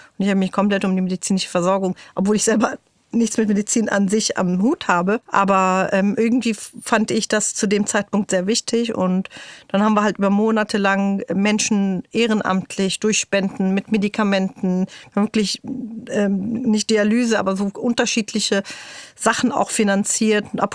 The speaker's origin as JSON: {"language": "German", "region": "Berlin", "country": "Germany", "tie": "born or raised there", "said": "Also es war quasi in meiner näheren Umgebung, in Moabit, wo ich aufgewachsen bin, was meine Heimat ist."}